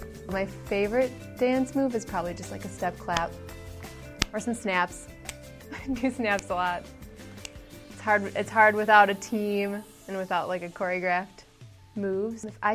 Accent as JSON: {"language": "English", "town": "Plymouth", "region": "Minnesota", "country": "United States", "said": "I'm from Plymouth, Minnesota, and it's my first year on the team."}